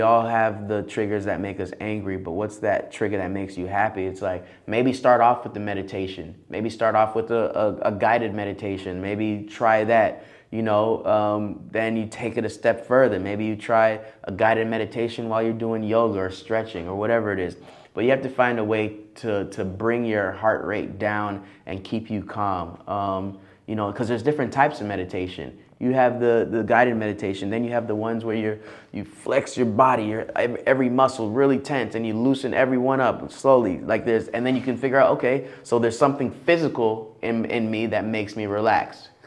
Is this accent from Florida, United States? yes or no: yes; Florida, United States; because I'm from Florida, we ain't meditating, bro.